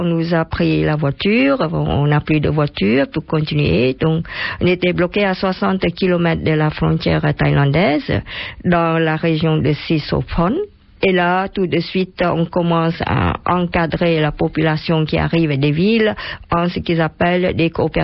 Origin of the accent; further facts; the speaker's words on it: Battambang, Cambodia; Moi, à cette époque, je me trouvais à ma ville natale qui est Bat Thombong, une ville qui se trouve à plus de 200 km de Phnom Penh.